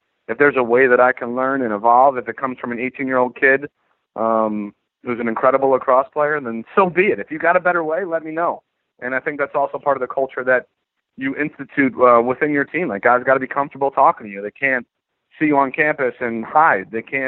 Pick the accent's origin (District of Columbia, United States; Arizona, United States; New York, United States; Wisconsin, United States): New York, United States; Those are things growing up on Long Island I had no idea about.